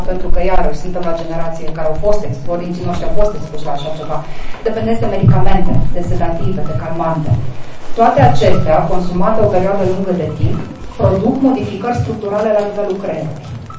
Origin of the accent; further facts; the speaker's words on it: Bucovina, Romania; Eu personal venim din Bucovina.